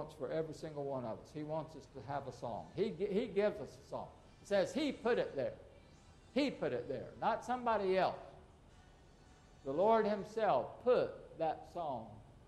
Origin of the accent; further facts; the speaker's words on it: Puerto Rico; when I was a kid growing up in Puerto Rico.